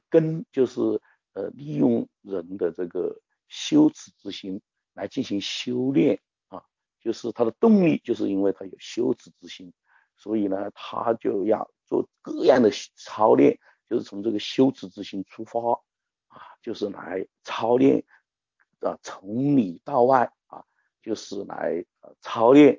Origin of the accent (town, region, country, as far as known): China